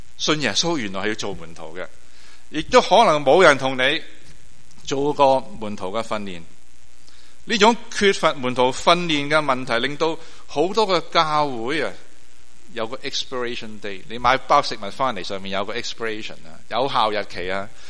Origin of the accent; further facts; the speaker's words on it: Guangdong, China; 即系唔系好似我广东人见到面唔系好礼貌？